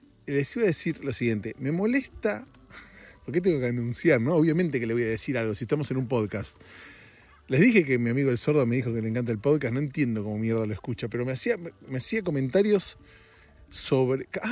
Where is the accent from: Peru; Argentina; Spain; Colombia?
Argentina; now in United States; vivo acá en Estados Unidos, porque soy argentino